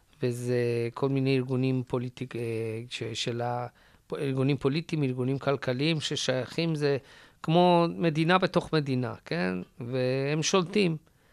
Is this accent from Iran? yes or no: yes; Tehran, Tehran Province, Iran; נולדתי ב-73 בטהרן, ממשפחה מספהן, ו... גרתי שם, נשארנו שם 8 שנים אחרי המהפכה